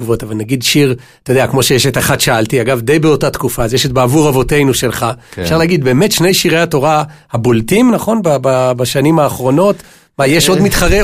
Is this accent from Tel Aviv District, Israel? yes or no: no; Gimzo, Central District, Israel; אני לא גדלתי בתפרח, אני גדלתי במושב גימזו, גם במושב.